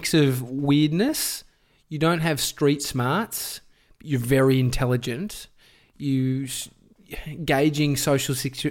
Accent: Brighton, Victoria, Australia; Endeavour Hills, which I grew up in Brighton.

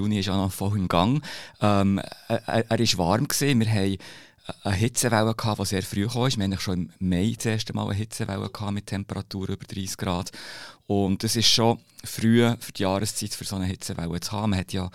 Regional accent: Bern, Switzerland; Ich muss sagen, ich bin Berner, ich gehe gerne in die Aare.

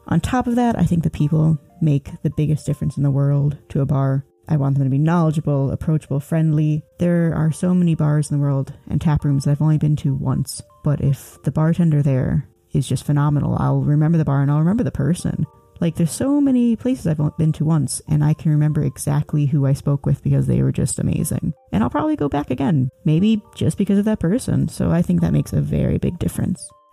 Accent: Illinois, United States; I am from Illinois originally, and Chicago has a long list of beer bars and breweries that I could recommend.

